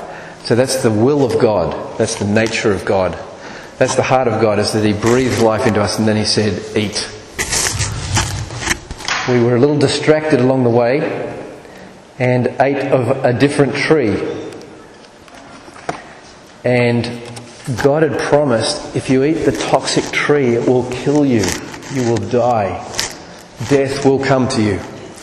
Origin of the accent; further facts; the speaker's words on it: Australia; accent: Australian; I'm speaking Australian.